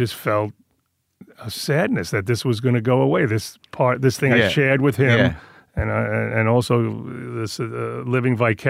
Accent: Queens, New York, United States; Is, of course, I grew up Italian in Queens, but I didn't grow, that wasn't the world I was writing about.

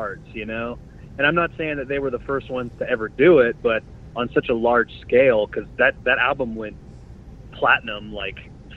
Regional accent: Jacksonville, Florida, United States; We're from Jacksonville.

